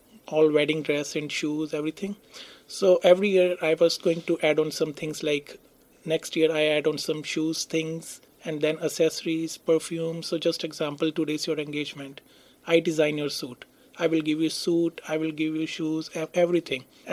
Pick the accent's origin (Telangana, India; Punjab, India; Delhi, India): Punjab, India; Ludhiana; now in Smithers, Canada; I'm from Ludhiana, Punjab.